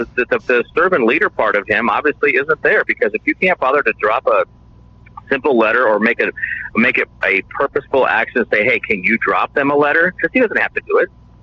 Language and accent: English; Kansas, United States; You know, I'm from Kansas.